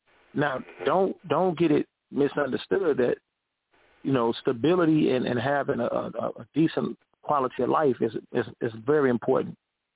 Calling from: St. Louis, Missouri, United States; I'm out of St. Louis, Missouri.

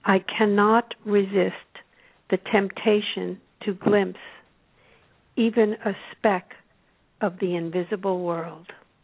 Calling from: Topanga, California, United States; I'm calling from Topanga, California.

